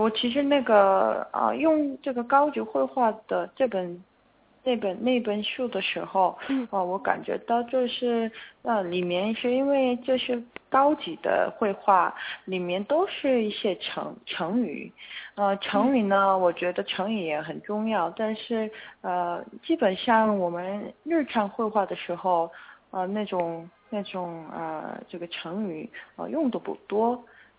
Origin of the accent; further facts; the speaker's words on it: Seoul, South Korea; born there; Chinese is a second language; moved away as an adult; also born or lived in United States; 我本来是在首尔啊出生的，然后我大概二十六岁的时候我去美国，然后在那边读书大概4年，然后那个上大学以后啊、我再回韩国来，